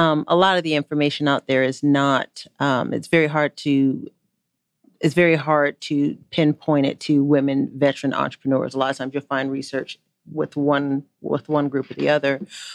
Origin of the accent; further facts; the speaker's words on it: Connecticut, United States; I'm also from Connecticut